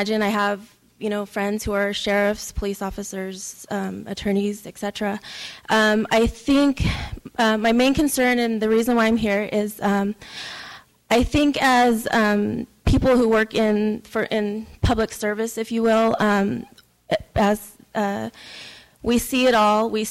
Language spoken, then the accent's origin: English; Fresno, California, United States; moved away as an adult; also born or lived in San Diego; I was born and raised here in Fresno, California. I left approximately 12 years ago, and I have been residing in San Diego. I currently moved back about a month ago.